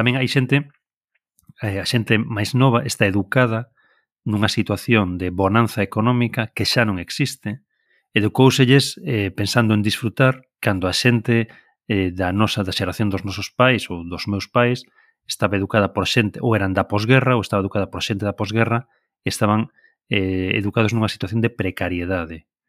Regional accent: Vigo, Galicia, Spain; nós somos de Vigo, entón os meus pais veraneaban ou en Vigo

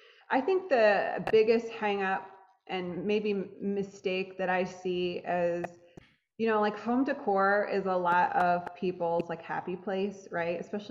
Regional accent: Midwest, United States; So we live in North Carolina. So we kind of have four true seasons. I'm from the Midwest originally.

